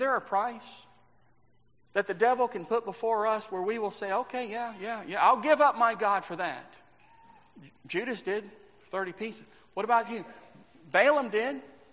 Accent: Texas, United States; when I was growing up in Texas

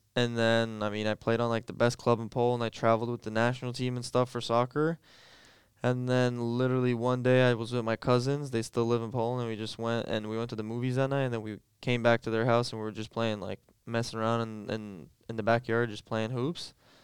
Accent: Toronto, Ontario, Canada; also born or lived in Ottawa / Chicago; now in Utah, United States; All right. So I went from Toronto to Ottawa, and then from Ottawa to Chicago, and from Chicago to Utah.

